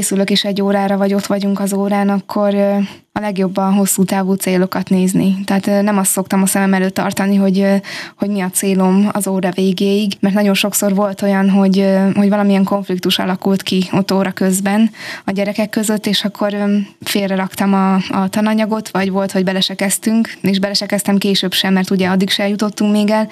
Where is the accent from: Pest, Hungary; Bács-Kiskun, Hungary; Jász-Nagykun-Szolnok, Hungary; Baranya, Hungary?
Bács-Kiskun, Hungary; Kerekegyháza; born there; Kerekegyházán születtem, és viszont Kecskemétre jártam be iskolába. Először a Zrínyi Ilona általános iskolába, aztán pedig a református gimnáziumba.